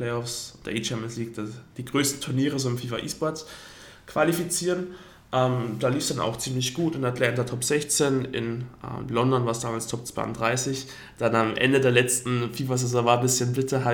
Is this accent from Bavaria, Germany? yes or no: yes; Bavaria, Germany; Ich komme ursprünglich aus Niederbayern, also 6 Stunden weg von Wolfsburg, fast sogar 7 Stunden.